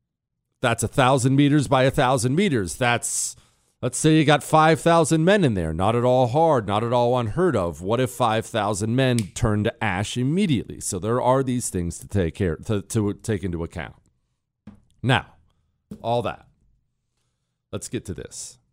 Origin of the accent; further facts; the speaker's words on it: United States; You're an American. I'm an American.